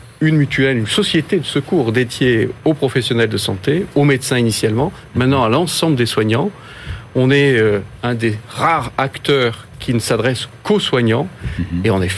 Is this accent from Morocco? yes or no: no; south of France, France; Moi, je suis originaire du Sud, donc je travaillais à Marseille.